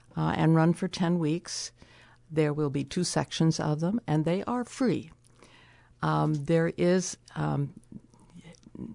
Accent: Massachusetts, United States; Central Massachusetts.

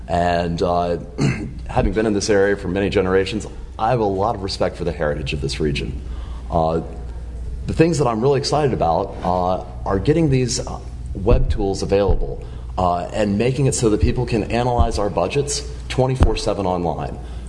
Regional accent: Lexington, Virginia, United States; moved away as an adult; now in Charlottesville, United States; I'm originally from Lexington, Virginia. I've been in Charlottesville for about 19 years. Since moving here, to go to UVA, I've been in six different neighborhoods.

